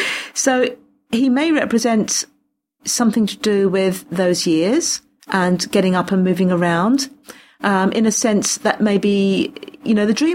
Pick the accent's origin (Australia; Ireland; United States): Australia; I'm Australian